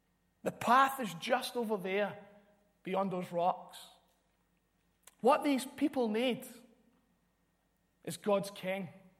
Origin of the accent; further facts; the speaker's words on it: Glasgow, Scotland, United Kingdom; when we were growing up in Glasgow